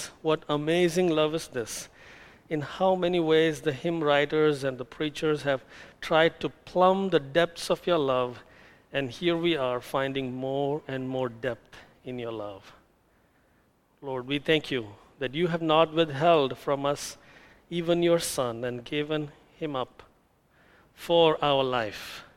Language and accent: English; India; I come from India, and many people in India are vegetarians.